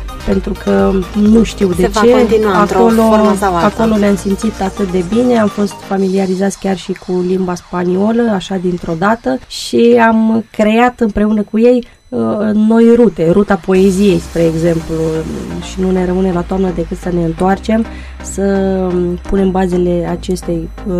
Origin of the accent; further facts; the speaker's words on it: Dobruja, Romania; Noi suntem, da, români, suntem dobrogeni.